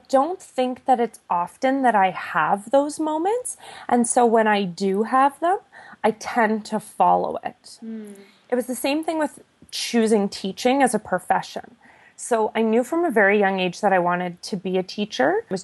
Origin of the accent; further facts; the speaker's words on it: Ottawa, Ontario, Canada; I was born and raised in Ottawa.